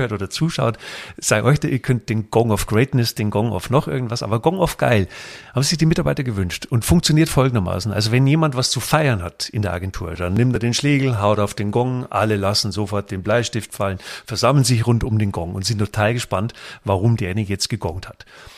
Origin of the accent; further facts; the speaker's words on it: Bavaria, Germany; ich komme aus dem Bayerischen Wald